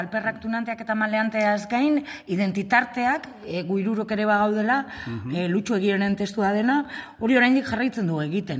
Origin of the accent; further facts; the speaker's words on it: Bilbao, Basque Country, Spain; Gu Bilbotarrak gara